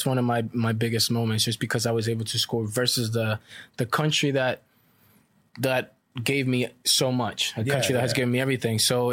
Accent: Costa Rica; I mean, growing up in Costa Rica, that's the big price right there.

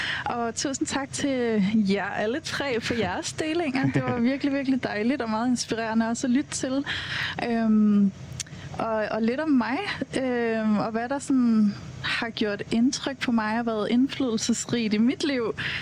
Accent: Copenhagen, Capital Region of Denmark, Denmark; som københavner

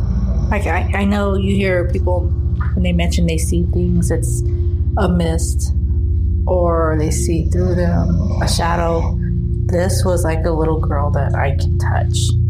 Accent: Phoenix, Arizona, United States; I'm from Phoenix, Arizona.

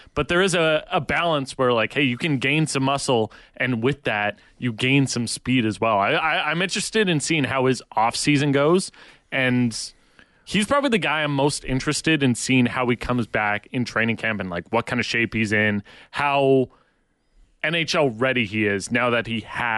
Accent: Chilliwack, British Columbia, Canada; I was talking about Mexican places, and I'm from Chilliwack.

